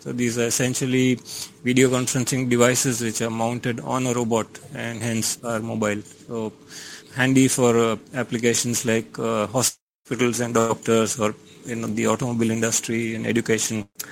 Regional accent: Mumbai, Maharashtra, India; I'm based out of Mumbai, born and brought up in Mumbai.

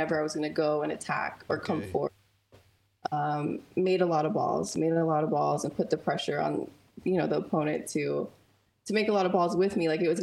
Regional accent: United States; Well, definitely as an American player, there's not that many clay courts or grass courts.

